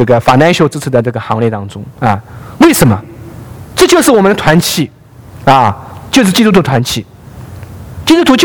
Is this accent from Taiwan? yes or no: no; China; 我们中国人可能一起喝茶啊，或者我们一起来吃个点心或吃饭啊。